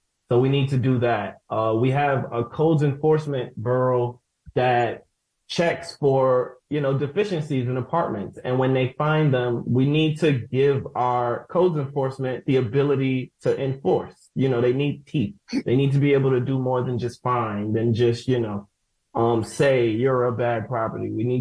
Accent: Brooklyn, New York, United States; born there; now in Syracuse, United States; so I was born in Brooklyn, New York. I'll say that I was born on Green and Stuyvesant, to those who know Brooklyn, but I live in Syracuse now and I love it.

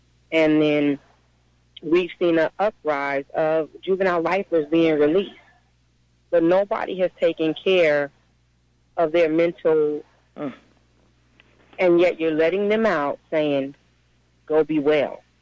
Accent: Riverside, California, United States; born there; April 15th, 1978, I was born in Corona State Prison for Women in Riverside, California.

